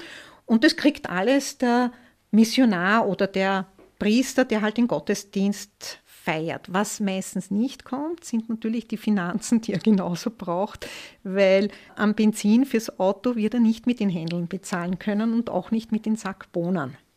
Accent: Austria; als Europäerin oder als Österreicherin.

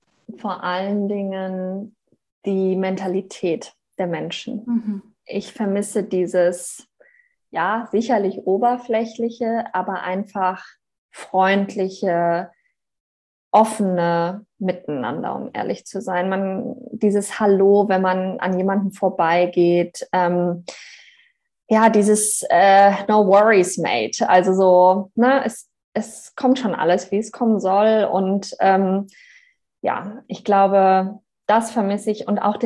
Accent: Germany; ich bin halt auch Deutsche

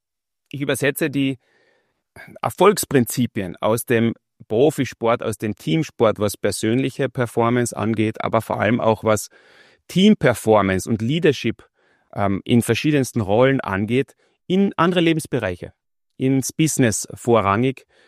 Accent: Klagenfurt, Carinthia, Austria; der Weg hat dann wieder zurück nach Klagenfurt, meiner Heimatstadt, geführt. Heute leben wir hier, haben 4 Kinder.

